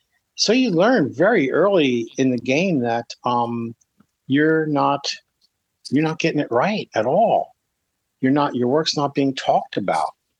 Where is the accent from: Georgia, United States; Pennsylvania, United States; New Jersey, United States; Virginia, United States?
Pennsylvania, United States; Philadelphia; I'm a kid from Northeast Philadelphia, raised Catholic. I take the Frankfurt L every day.